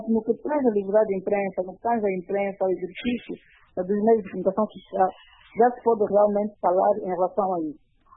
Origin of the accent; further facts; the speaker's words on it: Angola; como jornalista e como angolana